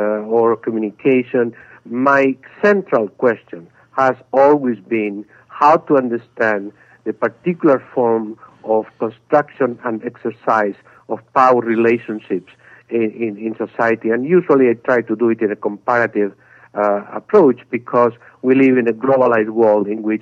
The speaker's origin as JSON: {"language": "English", "country": "Spain", "tie": "born or raised there", "also_born_or_lived": "Paris", "moved": "as an adult", "said": "I grew up in Spain during the Franco dictatorship, and very early on, as early as being 16 years old, I engaged in the underground resistance against the dictatorship"}